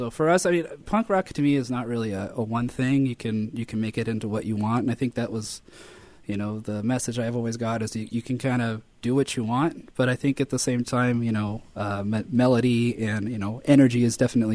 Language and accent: English; Colorado, United States; now in Florida, United States; But I'm from Colorado originally, and it reached out even there.